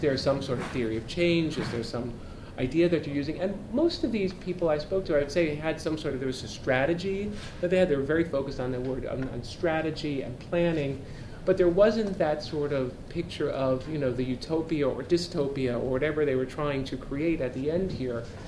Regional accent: New York, United States; So I'll talk very quickly now, because I'm a New Yorker native.

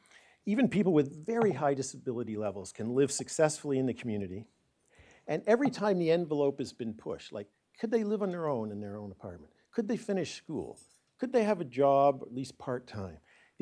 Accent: Ontario, Canada; I come from Ontario.

